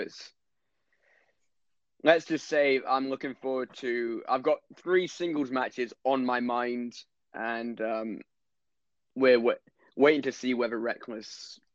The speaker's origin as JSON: {"language": "English", "region": "Scotland", "country": "United Kingdom", "said": "I think you can tell by my accent, I'm not really much of a traditional Scottish person."}